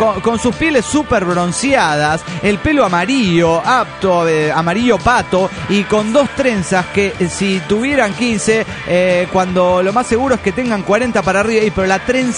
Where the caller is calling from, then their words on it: Argentina; de Argentina.